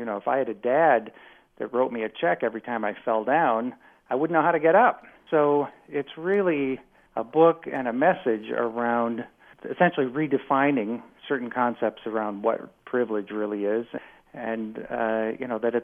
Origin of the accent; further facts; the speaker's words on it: Omaha, Nebraska, United States; I grew up in Omaha and I walked to public school and I had the same English teacher my mother had